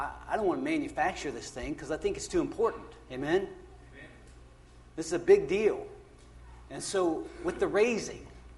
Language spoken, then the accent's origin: English; United States; born there; I was born in the United States, and I didn't want to go anywhere else to be a citizen.